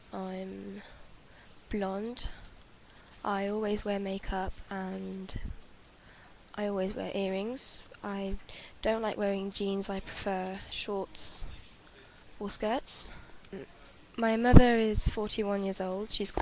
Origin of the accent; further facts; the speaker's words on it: Oxford, South East England, United Kingdom; born there; I'm 14 years old. … I was born in Oxford.